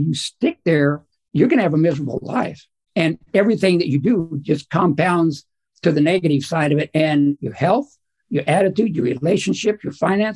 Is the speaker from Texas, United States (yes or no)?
yes; El Paso, Texas, United States; now in Dallas, United States; I was born and raised in El Paso, Texas. I ended up here in the Dallas-Fort Worth area because I came here, my wife and my daughter and I, in 1984.